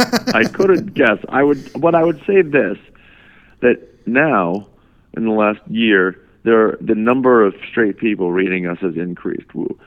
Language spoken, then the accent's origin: English; Cape Cod, Massachusetts, United States; I grew up on Cape Cod and there was no being gay about my life.